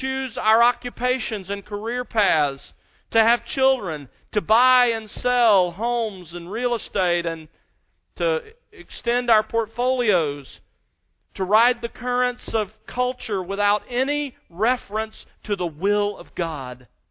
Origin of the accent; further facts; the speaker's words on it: Mobile, Alabama, United States; now in Los Angeles, United States; I expected to become an attorney and settle down in or near my hometown, Mobile, Alabama.